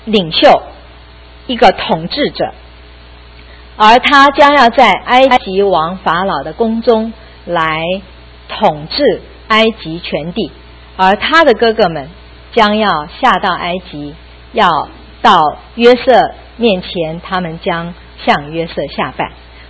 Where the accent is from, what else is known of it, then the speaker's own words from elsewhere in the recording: China; 我们知道我们中国人也是很讲究这个长幼有序